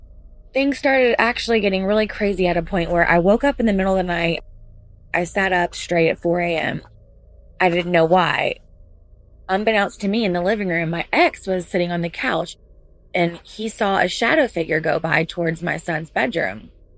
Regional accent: Mississippi, United States; I'm from Mississippi, and I thought I would call in with my story.

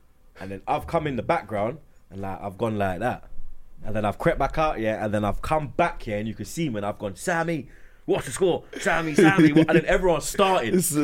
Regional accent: London, United Kingdom; We're both from Marvelly as well.

